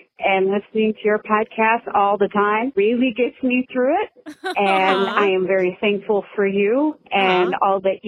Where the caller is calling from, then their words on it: Chicago, Illinois, United States; I am from Chicago. I have been listening to you guys since almost the beginning.